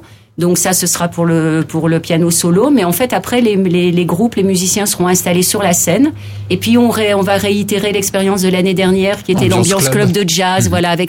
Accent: Hauts-de-France, France; j'ai plus trop l'accent, mais enfin, voilà, moi, je suis originaire du Nord. Je peux même dire que je suis une ch'ti

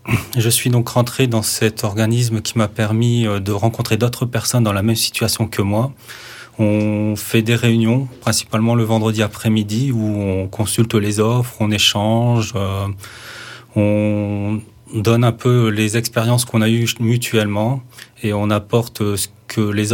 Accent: northern France, France; je suis arrivé dans la région il y a à peu près 2 ans. Je viens du nord de la France.

